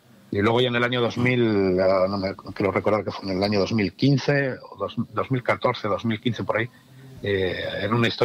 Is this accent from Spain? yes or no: yes; Spain; moved away; incluso cuando me fui de España a vivir fuera, estuve durante muchísimos años tocando